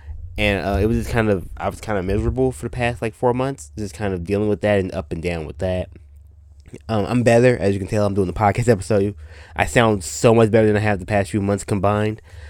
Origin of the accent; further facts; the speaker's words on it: Chicago, Illinois, United States; I've done, like, a lot of my stuff, Chicago, I'm from Chicago, so I do a lot of stuff in the Chicagoland area and things like that.